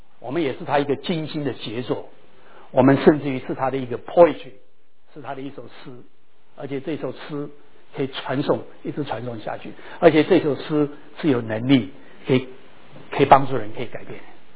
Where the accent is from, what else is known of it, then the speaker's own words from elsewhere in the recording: Taiwan; 我小的时候在台湾你在看的都是牛的上面就是有一个 yoke